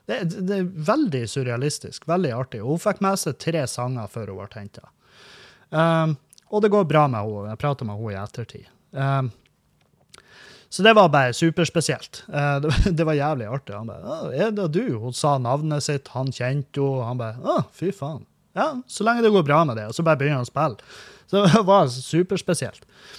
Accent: Svartisen, Nordland, Norway; i Hollandsfjorden. Der er jeg vokst opp. Jeg vokste opp på Svartisen. Mamma jobbet der en stund, og vi var masse på Svartisen da vi var ung.

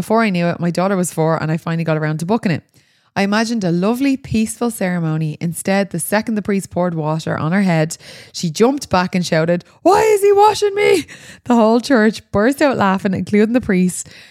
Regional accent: Ireland; Like, I feel like as Irish people, we all have like funny stories about mass.

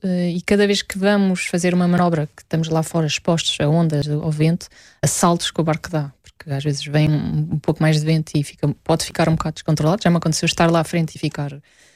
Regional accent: Portugal; Sou portuguesa

